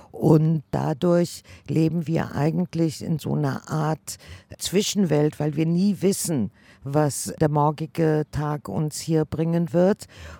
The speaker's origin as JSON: {"language": "German", "country": "Germany", "moved": "yes", "lives_now": "Tel Aviv, Israel", "said": "ich bin 72 nach Israel eingewandert. Ich komme aus Deutschland und lebe eben seit über 40 Jahren hier in Israel. Und ich lebe in Tel Aviv."}